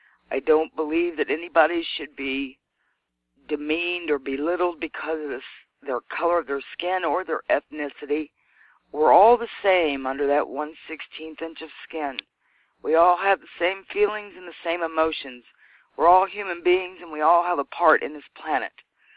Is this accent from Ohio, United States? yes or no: no; Virginia, United States; also born or lived in New England; I live in the Shenandoah Valley in Virginia. I'm from Virginia, so I've lived here most of my life.